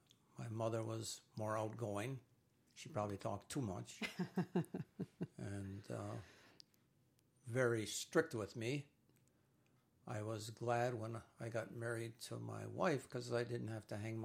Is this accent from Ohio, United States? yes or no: no; Chase, Wisconsin, United States; also born or lived in Casco; now in Morgan, United States; I was born in Casco, Wisconsin.